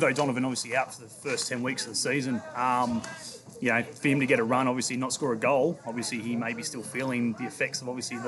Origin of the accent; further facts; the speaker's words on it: Newcastle, New South Wales, Australia; born and bred in Newcastle, so obviously it's going to be fairly Jets related.